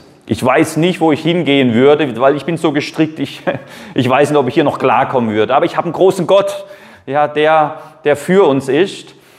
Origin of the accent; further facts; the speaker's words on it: Rust, Baden-Württemberg, Germany; Ja, und wir haben jetzt gerade da, wo ich herkomme, wieder Europapark Rust, habt ihr vielleicht auch in den Medien mitbekommen, ein kleines Kind missbraucht worden.